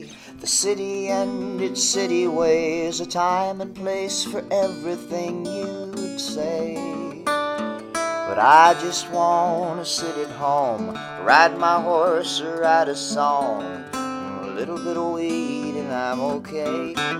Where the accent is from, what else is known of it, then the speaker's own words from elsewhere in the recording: Austin, Texas, United States; born there; also born or lived in Maui; So I spent my first birthday in Hawaii, but was born in Texas. And so I went back and forth between Austin every, you know, few months.